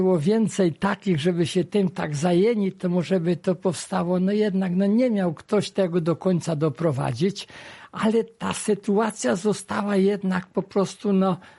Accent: Kozłówek, Subcarpathian Voivodeship, Poland; now in Rzeszów, Poland; w mojej rodzinnej miejscowości tam są kapliczki i jest taka kapliczka o wiele chyba ważniejsza, ponieważ przy tej kapliczce w Kozłówku

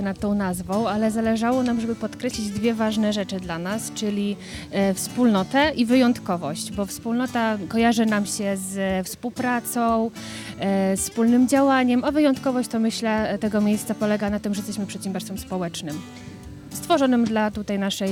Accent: Wiązownica, Subcarpathian Voivodeship, Poland; bo obie pochodzimy z gminy Wiązownica

